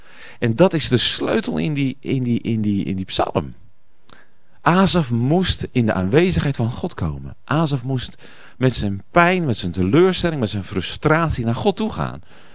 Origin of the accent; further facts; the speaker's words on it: Netherlands; en wij als Nederlanders zijn daar best heel sterk